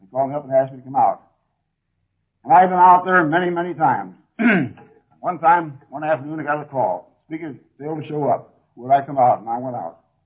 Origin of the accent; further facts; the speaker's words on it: Ohio, United States; Well, I was born in Ohio, raised there, educated there, one of six kids.